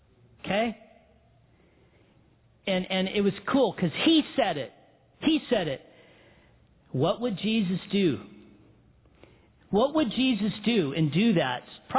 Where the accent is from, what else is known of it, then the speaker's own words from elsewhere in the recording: Big Bear, California, United States; I'm a hick from Big Bear. I grew up in Big Bear. I grew up a partier.